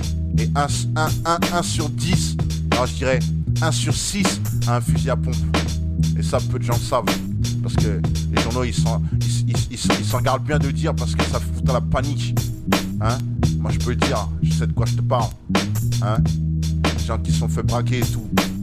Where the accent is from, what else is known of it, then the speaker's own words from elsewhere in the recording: Paris, Île-de-France, France; Moi, je viens de Paris, hein? Je viens de Paris, je suis arrivé dans le 19, dans ma tête, j'avais 5 piges et j'en ai 23